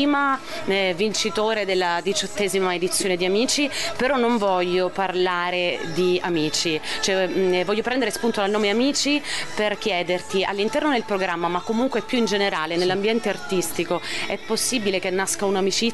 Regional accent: Sicily, Italy; come si dice dalle nostre parti qui in Sicilia

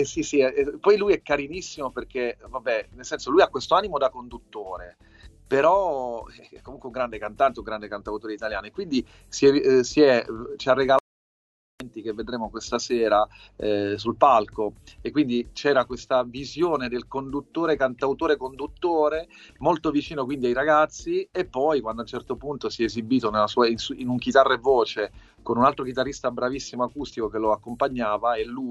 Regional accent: Foggia, Apulia, Italy; now in Milan, Italy; sono venuto a Milano e io sono un pugliese, sono di Foggia

